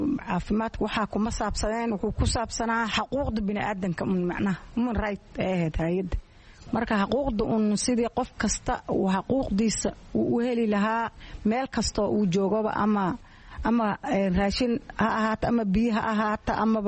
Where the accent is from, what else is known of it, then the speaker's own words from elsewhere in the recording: Baardheere, Gedo, Somalia; waxaan ka soo qaxay geedaan ka soo qaxay meel oo la yiraha baar dheer faan weyn